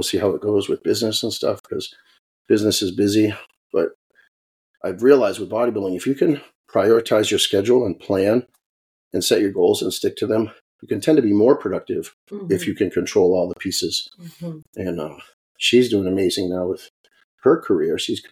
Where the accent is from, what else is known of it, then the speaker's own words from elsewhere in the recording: Leominster, Massachusetts, United States; I grew up in Boston. Yeah, okay. I grew up in actually just west of Boston in a suburb called Leominster, Massachusetts.